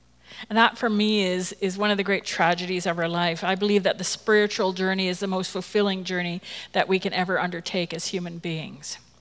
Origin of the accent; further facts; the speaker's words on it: Toronto, Ontario, Canada; born there; I was born in Toronto and baptized into the United Church.